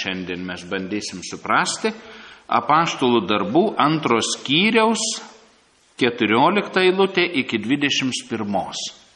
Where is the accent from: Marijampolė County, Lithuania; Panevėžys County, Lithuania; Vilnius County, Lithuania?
Panevėžys County, Lithuania; Krekenava; visi žino, kad aš iš Krekenavos, tikrai ne iš Vilniaus.